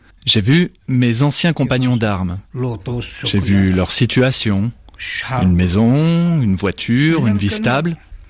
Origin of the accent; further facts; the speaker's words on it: Sidi Bel Abbès, Sidi Bel Abbès Province, Algeria; now in France; Ce jour-là, j'étais caché chez moi à Bel Abbès.